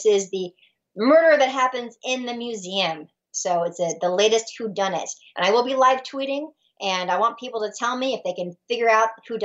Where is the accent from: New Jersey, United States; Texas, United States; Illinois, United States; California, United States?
California, United States; San Diego; I'm from San Diego originally.